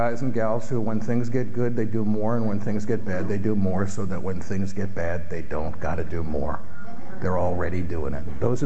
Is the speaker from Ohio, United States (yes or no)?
no; New York City, New York, United States; I grew up in the Bronx in New York City.